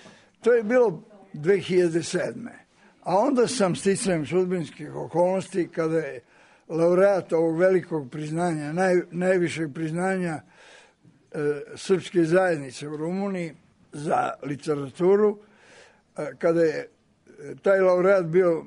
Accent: Eastern Serbia, Serbia; jer sam rodom iz Timočke krajine

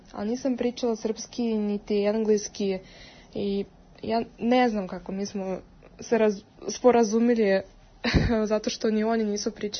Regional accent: Moscow, Russia; Serbian is a second language; znači ja sam iz Moskve

